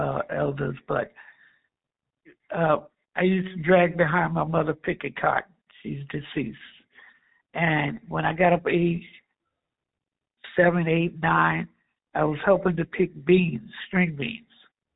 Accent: Blackstone, Virginia, United States; born there; had it rough in New York, but I wasn't born in New York. I was born in Blackstone, Virginia. So I came back home

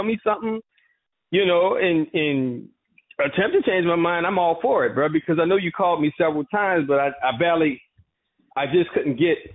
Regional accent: New Orleans, Louisiana, United States; That's home, bro. And I'm from New Orleans. I ain't from Louisiana. I'm from New Orleans, bro.

